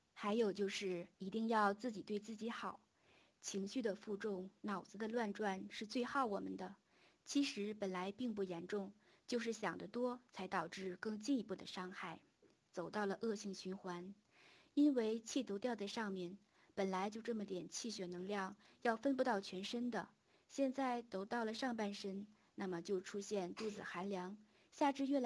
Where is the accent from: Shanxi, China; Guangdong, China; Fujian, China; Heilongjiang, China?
Heilongjiang, China; 我是黑龙江的